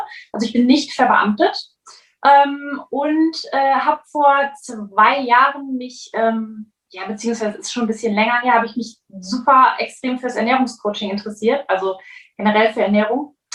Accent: Cologne, North Rhine-Westphalia, Germany; falls ich es noch nicht gesagt habe, ich komme aus Köln.

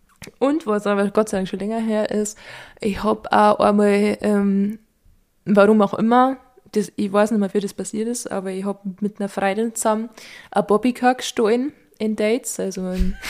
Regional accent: Bavaria, Germany; als Bayerin

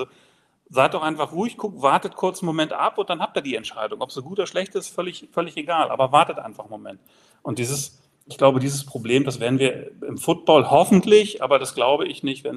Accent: Lower Saxony, Germany; wir machen das bei uns in Niedersachsen so

